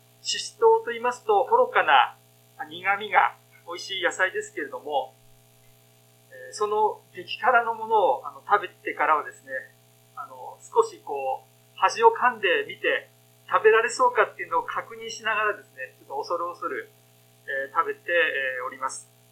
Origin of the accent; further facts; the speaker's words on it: Nagano, Japan; 自分が生まれ育ち、現在住んでいるこの長野県について知らないことが随分あるなというふうに思いました。